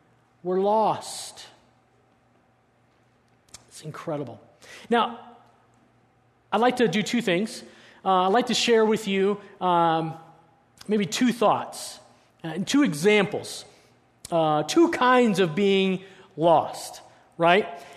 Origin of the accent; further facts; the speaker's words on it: Denver, Colorado, United States; I grew up in Denver, Colorado, and we had grown up camping in the mountains of Colorado.